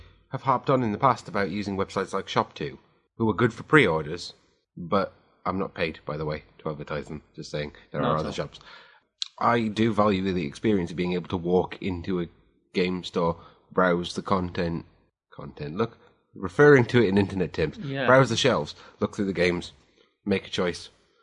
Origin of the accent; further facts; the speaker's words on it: Wales, United Kingdom; that area that I'm from, Newport, which is the closest city to my hometown